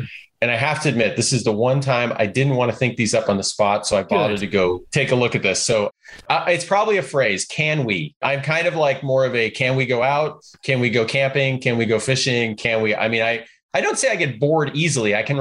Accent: Chicago, Illinois, United States; You know, I grew up in Chicago where it's certain words like that were used as adjective nouns and adverbs

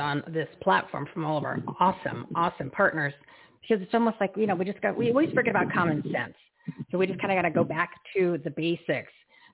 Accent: Bridgewater, New Jersey, United States; I'm from Bridgewater, New Jersey. Grew up there.

